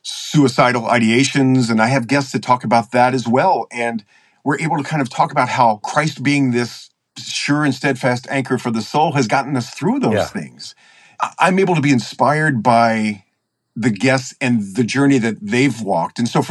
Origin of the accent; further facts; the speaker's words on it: Baltimore, Maryland, United States; I grew up in Maryland, in Baltimore, and, you know, Maryland's famous for our crabs.